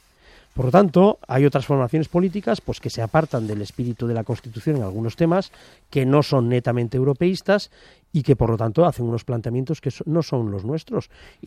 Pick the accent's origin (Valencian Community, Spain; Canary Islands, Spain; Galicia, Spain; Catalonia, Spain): Catalonia, Spain; Tarragona; a mí me duele especialmente como tarragoní y como catalán.